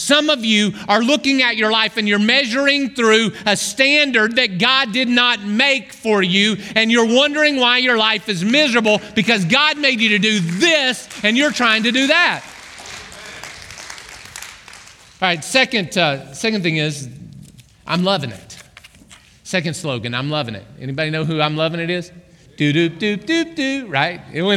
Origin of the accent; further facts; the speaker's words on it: Oklahoma, United States; I grew up in Oklahoma, all right? The only professional team we had in Oklahoma was the University of Oklahoma.